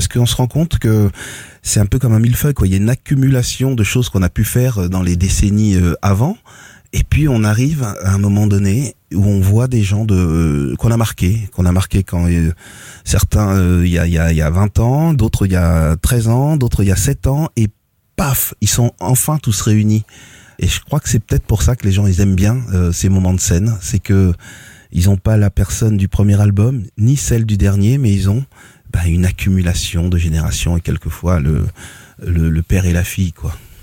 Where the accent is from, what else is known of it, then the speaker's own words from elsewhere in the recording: Villeneuve-Saint-Georges, Île-de-France, France; Grandi à Villeneuve-Saint-Georges.